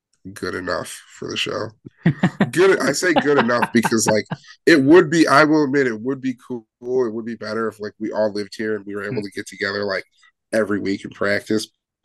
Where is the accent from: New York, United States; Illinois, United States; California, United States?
Illinois, United States; Chicago; I mean, yeah, we're all from Chicago or the Chicagoland area.